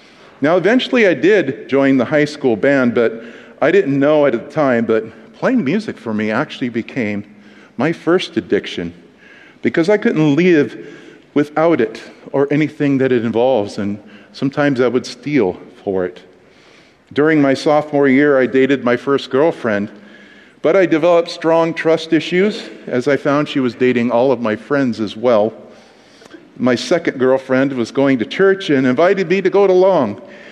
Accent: Newport, Oregon, United States; born there; because I was born in the Oregon coastal town of Newport, Oregon, in April of 1969.

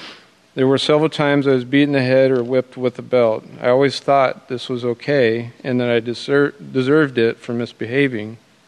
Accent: California, United States; born there; I was born in Southern California to my mother and father's father, whose marriage was already on the rocks.

